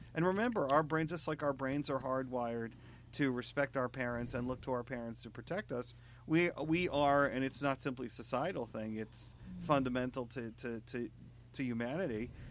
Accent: New York, United States; As a average kid growing up in New York, I went to summer camps.

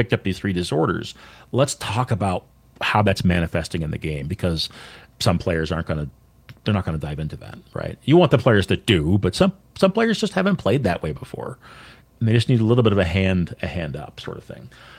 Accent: Halifax, Nova Scotia, Canada; I want to write an adventure based on this, these two locations that are in my hometown. Basically, Halifax, it was a very important military port and fort in the 18th and 19th centuries.

